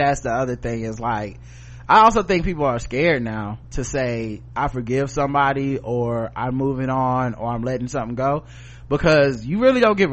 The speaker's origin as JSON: {"language": "English", "country": "Canada", "said": "So while I'm a Canadian, I had my Thanksgiving a month ago."}